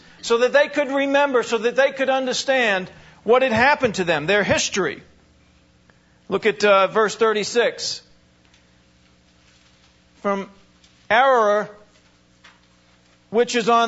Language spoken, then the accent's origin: English; New Hyde Park, New York, United States; born there; I was born in New Hyde Park, Long Island.